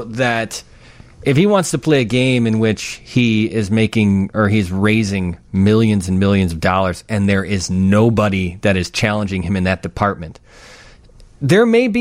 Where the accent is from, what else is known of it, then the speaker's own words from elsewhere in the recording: Chicago, Illinois, United States; It's going to be really hard for me as a Chicagoan to see that every 30 seconds